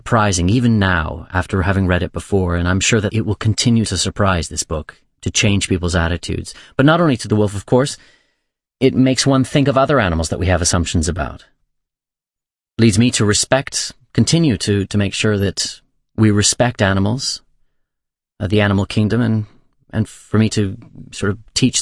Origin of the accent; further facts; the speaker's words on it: Canada; I, of course, as every Canadian is, completely aware of Farley Mowat, and we were introduced to the book in school